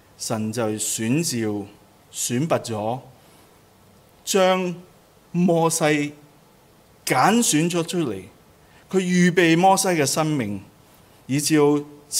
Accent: New Jersey, United States; 感恩我在这里长大，在这里洗礼

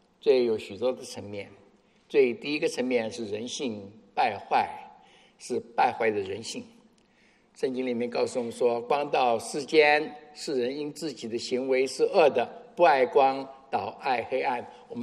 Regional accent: China; 包括我们中国人所辩论的事情

